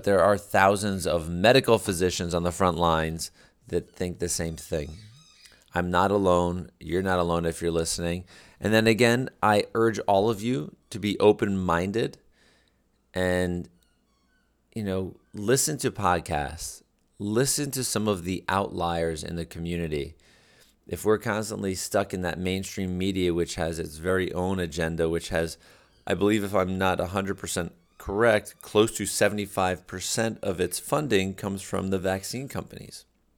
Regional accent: United States; I'm a person. I'm a human. I'm an American.

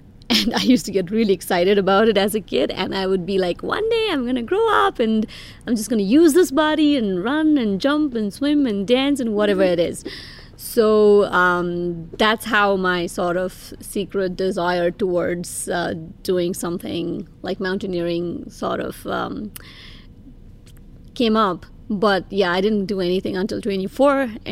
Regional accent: Kathmandu, Bagmati, Nepal; So I was born in Kathmandu, raised in Kathmandu in a middle-class family.

